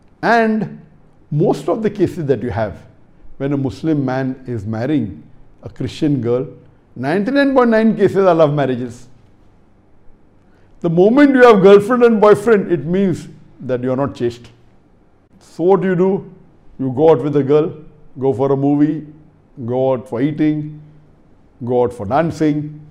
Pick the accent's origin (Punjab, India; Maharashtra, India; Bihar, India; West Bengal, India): Maharashtra, India; Mumbai; And I was born in Bombay, I lived my life in Bombay, I passed my medical college in Bombay.